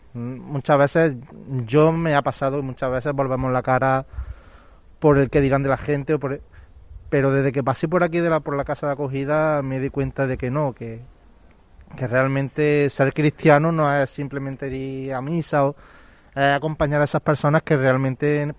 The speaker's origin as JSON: {"language": "Spanish", "town": "Córdoba", "region": "Andalusia", "country": "Spain", "said": "Soy cordobés, sí."}